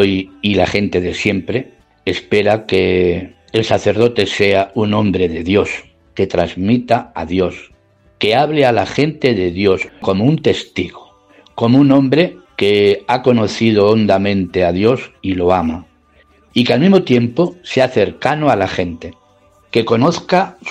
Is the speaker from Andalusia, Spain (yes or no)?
no; Torrenueva, Castilla-La Mancha, Spain; born there; Nací en Torrenueva en el año 1946.